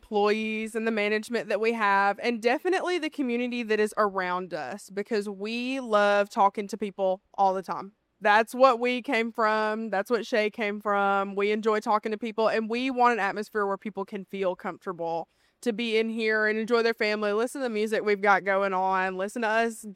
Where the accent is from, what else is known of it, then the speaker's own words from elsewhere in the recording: Spruce Pine, Alabama, United States; I am from Spruce Pine.